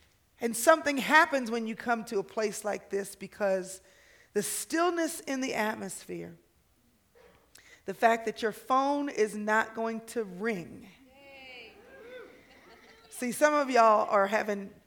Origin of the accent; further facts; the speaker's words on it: Texas, United States; Hey, y'all. I'm from Texas. That's how we do it.